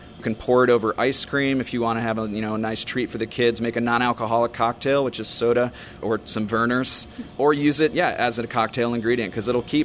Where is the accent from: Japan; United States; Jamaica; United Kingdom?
Japan; Tokyo; moved away; And so I grew up overseas in Tokyo, Japan, and every summer we would come back and visit Michigan